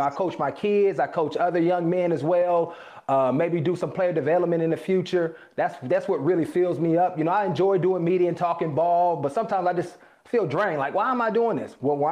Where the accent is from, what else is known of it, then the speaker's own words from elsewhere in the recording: Oakland, California, United States; You know, I grew up in Oakland, California, single parent, and my dad wasn't around in the traditional sense.